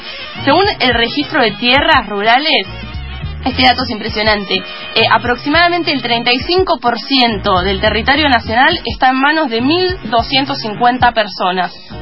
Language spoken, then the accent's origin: Spanish; Neuquén, Argentina; born there; La familia Zapag, la conocemos quienes nacimos en Neuquén.